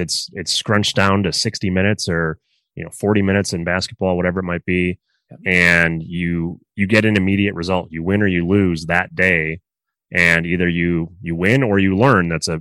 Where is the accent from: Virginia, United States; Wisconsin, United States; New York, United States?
Wisconsin, United States; Milwaukee; I am in Milwaukee, Wisconsin. I'm in Packer country.